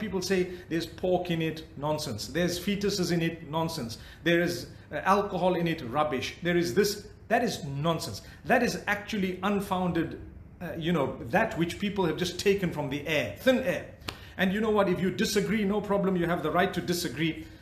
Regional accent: Zimbabwe; I was born and raised in Zimbabwe.

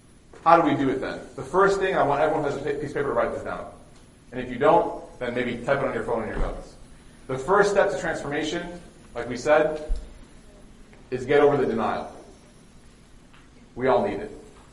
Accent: Chicago, Illinois, United States; now in Knoxville, United States; I grew up in Chicago, and I moved to Dallas, then I moved to Knoxville, Tennessee.

